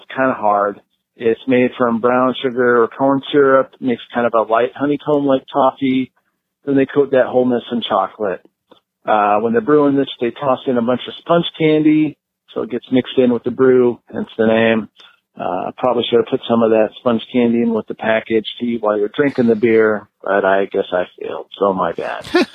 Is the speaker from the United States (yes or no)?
yes; San Diego, California, United States; And you like to talk about my hometown of San Diego.